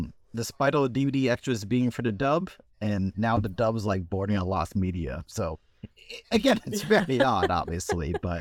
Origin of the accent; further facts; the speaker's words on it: New York, United States; Like, I'm biased because I'm a New Yorker, but...